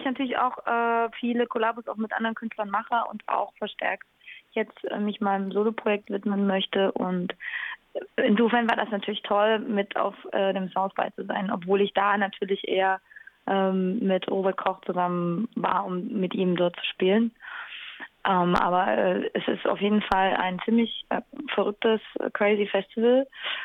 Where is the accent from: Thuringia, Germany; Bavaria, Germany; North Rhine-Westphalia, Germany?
Thuringia, Germany; Jena; wir kommen ja beide aus Jena. Das heißt, wir sind eh Thüringer und das ist uns alles sehr vertraut. Also für uns ist es definitiv Heimat.